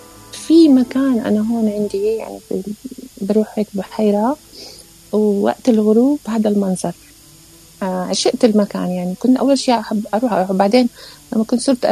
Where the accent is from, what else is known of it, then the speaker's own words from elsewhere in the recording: Kuwait; born there; بلدنا إحنا تغربين، يعني أكيد، مع أنه بحين لمسقط رأسي بس الكويت، بس مش بلدي كمان، يعني ولدت فيها بس بلد أهلي،